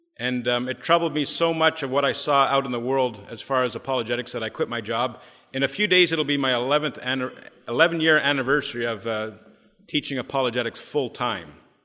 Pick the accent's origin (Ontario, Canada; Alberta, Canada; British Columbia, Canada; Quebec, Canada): Ontario, Canada; Anyhow, I am from Ontario, Canada, born and raised, and I still live there now.